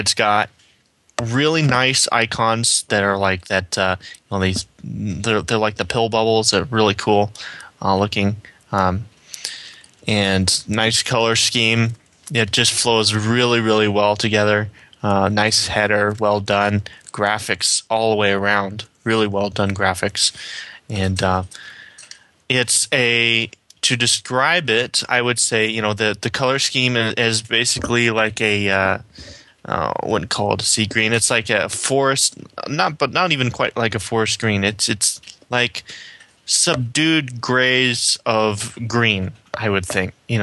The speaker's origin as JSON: {"language": "English", "region": "Washington", "country": "United States", "said": "from Washington State."}